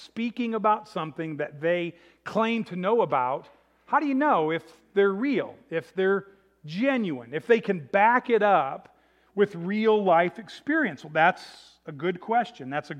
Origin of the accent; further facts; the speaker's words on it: Illinois, United States; I grew up near Peoria, Illinois, and south of Peoria is a place called Fort Crèvecoeur.